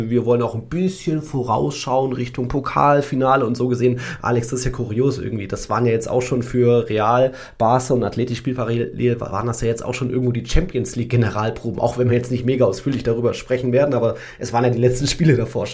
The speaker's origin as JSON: {"language": "German", "region": "Hesse", "country": "Germany", "tie": "born or raised there", "said": "Ich war in meiner Heimat in Nordhessen, hab sogar hier in Baunatal Fußball geschaut."}